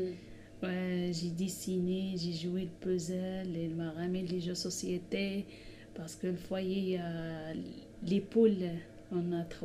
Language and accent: French; Morocco; French is a second language; moved away as an adult; now in Nantes, France; j'ai appris le français au Maroc. Mais depuis que j'ai entré en France, j'ai fait les cours de français dans une association gratuite.